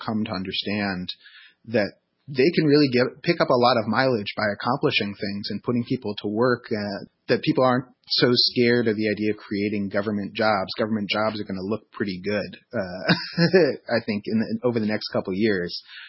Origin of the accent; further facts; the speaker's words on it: California, United States; I grew up in California during the Enron crisis.